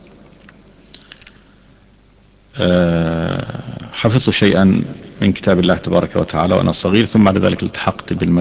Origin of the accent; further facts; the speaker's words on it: Arab al-Raml, Monufia Governorate, Egypt; born there; وقد ولدت في مصر في قرية تسمى عرب الرمل، وهي من قرى محافظة المنوفية.